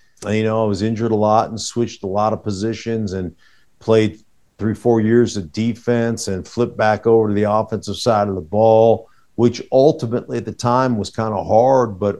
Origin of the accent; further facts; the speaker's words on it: Alaska, United States; I was a huge Steeler fan as a kid growing up in Alaska.